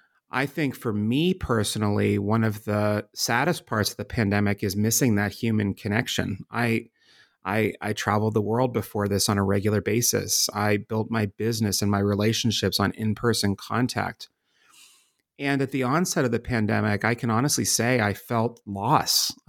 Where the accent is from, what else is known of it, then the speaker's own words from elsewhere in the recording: Pennsylvania, United States; the population in the center of Pennsylvania, my home state